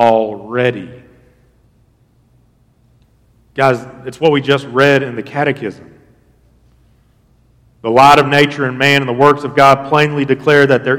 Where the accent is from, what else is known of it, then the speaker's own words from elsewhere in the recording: Kentucky, United States; I was born and raised in Harlan County, look at Eastern Kentucky.